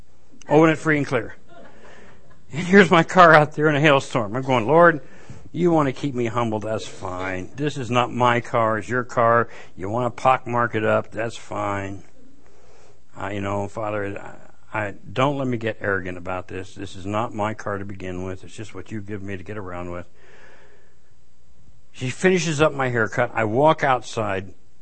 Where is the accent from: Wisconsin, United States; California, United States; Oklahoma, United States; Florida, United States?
Oklahoma, United States; I says, I'm from Oklahoma.